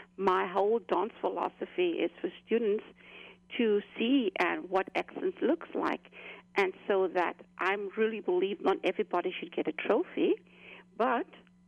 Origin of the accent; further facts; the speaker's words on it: Cape Town, Western Cape, South Africa; My growing up in South Africa, in Cape Town, South Africa. I studied dance from the age of seven.